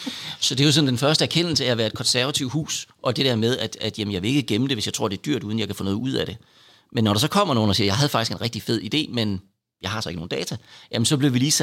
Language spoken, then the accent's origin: Danish; Jutland, Denmark; nu er jeg jo jyde.